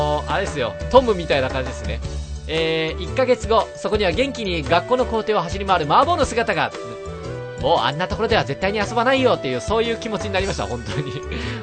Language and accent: Japanese; Yamaguchi, Japan; まあ僕、山口県なんですけど、山口県結構山とか田舎っぽいところ、山とか結構残ってるんですよ。